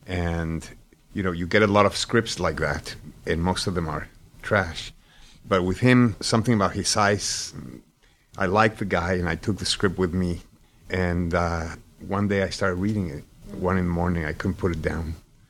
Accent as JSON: {"language": "English", "country": "Mexico", "tie": "born or raised there", "moved": "as an adult", "said": "I was born in Mexico, raised there."}